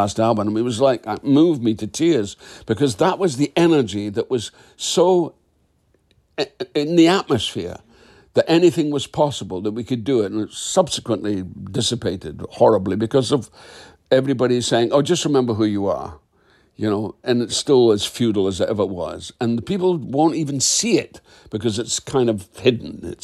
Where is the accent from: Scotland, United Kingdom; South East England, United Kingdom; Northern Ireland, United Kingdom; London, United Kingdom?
Scotland, United Kingdom